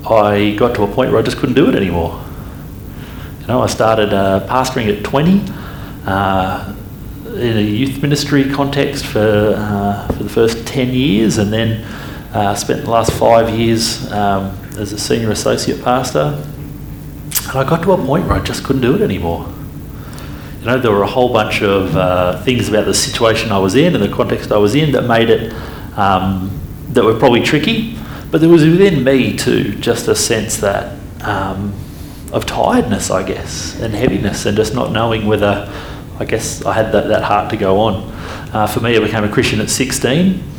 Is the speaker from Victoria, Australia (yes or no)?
no; Narara, New South Wales, Australia; I come from a sub-working class family. I grew up in Narara on the Central Coast